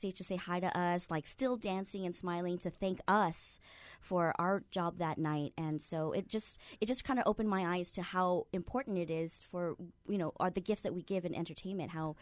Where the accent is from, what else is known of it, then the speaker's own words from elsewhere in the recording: Kaneohe, Hawaii, United States; being a local girl, I grew up in Kaneohe. I just moved home about 4 years ago.